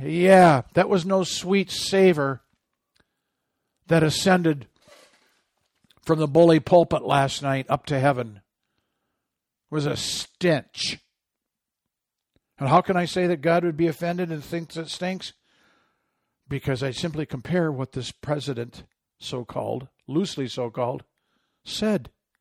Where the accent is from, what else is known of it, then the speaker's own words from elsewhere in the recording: Michigan, United States; I grew up in Michigan. We know dead skunks, and they do stink to high, high heaven.